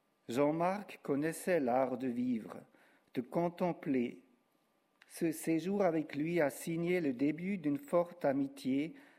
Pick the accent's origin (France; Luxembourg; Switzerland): Switzerland; German-speaking Switzerland; French is a second language; moved away; En novembre 1991, j'ai quitté la Suisse allemande pour un stage linguistique en Suisse romande.